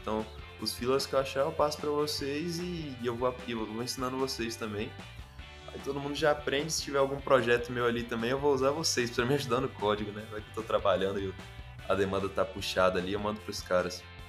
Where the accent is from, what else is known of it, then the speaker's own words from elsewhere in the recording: Bahia, Brazil; Eu sou da Bahia, só que eu estava trabalhando para o Tocantins.